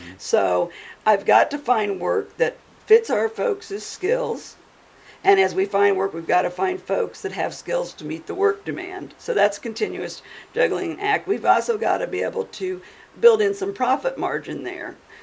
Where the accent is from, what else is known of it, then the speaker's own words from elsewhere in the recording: Maryville, United States; I was born and raised in Maryville, was blessed to have the opportunity to start working Special Olympics when I was just 12 years old